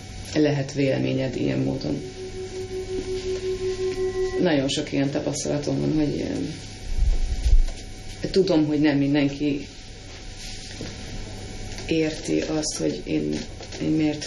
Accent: Hungary; now in United Kingdom; hogy én magyarként élek valahol

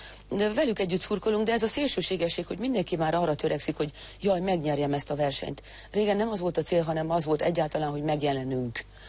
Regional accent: Eger, Heves, Hungary; Egerből, Egri vagyok, mondjuk elindulni Sopronba.

